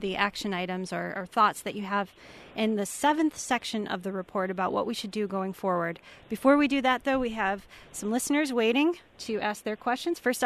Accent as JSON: {"language": "English", "town": "Rochester", "region": "New York", "country": "United States", "tie": "born or raised there", "said": "I'm from Rochester. I grew up here. I went to a local school district for K through 12."}